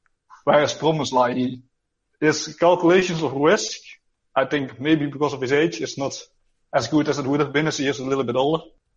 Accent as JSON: {"language": "English", "country": "Netherlands", "second_language": "English", "said": "Well, I'm from the Netherlands, so if my English is a bit iffy, that's why."}